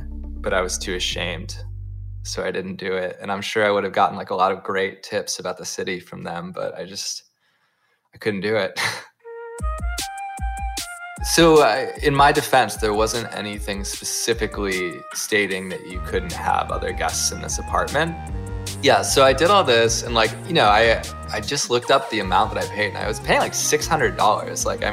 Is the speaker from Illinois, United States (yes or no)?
no; Ohio, United States; Maybe because I'm from Ohio, I don't know.